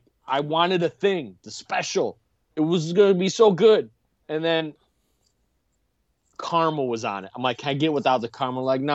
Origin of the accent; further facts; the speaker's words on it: Chicago, Illinois, United States; I'm from South Side of Chicago, so it's caramel. C-A-R-M-E-L.